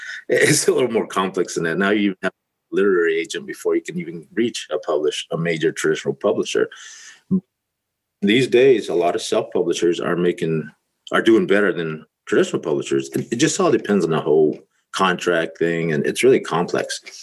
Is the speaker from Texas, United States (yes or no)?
yes; Texas, United States; I talk about me being more of a growth mindset person all the way where I was raised in Texas, where I always wanted to be better at certain things.